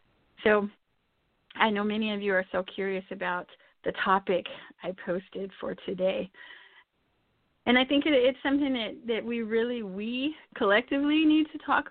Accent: El Paso, Texas, United States; So in the news, it seems like my hometown of El Paso, Texas, we just keep seeing story after story lately about COVID

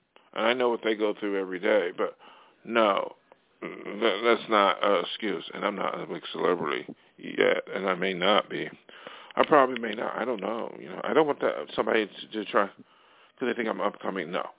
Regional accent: Buffalo, New York, United States; now in Los Angeles, United States; when I grew up in Amity House or Buffalo, like a teenager, you know, or and they came out to L.A. from East Coast

